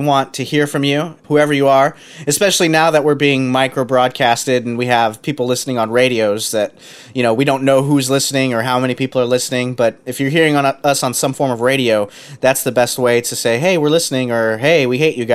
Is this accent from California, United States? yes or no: no; Houston, Texas, United States; You know, I grew up in Houston